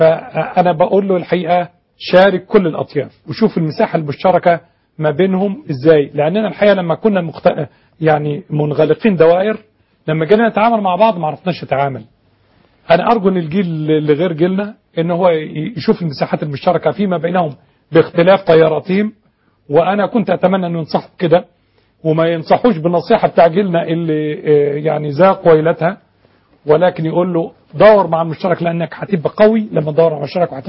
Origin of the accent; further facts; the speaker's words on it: Egypt; احنا كلنا مصريين, احنا عشنا فترة المخلوع